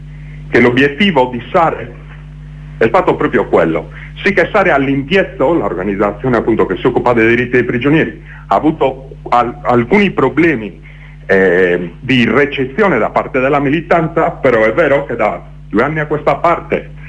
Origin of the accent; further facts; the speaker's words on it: Sardinia, Italy; che si vive magari in Italia o nella mia terra, la Sardegna, che sono diverse.